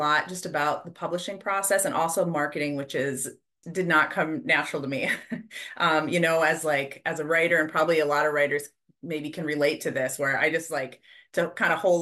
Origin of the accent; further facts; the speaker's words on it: Pequot Lakes, Minnesota, United States; also born or lived in Bemidji; now in Duluth, United States; I grew up in Pequot Lakes, just north of Brainerd. And then I've lived in Bemidji. Now I'm over kind of in the Duluth area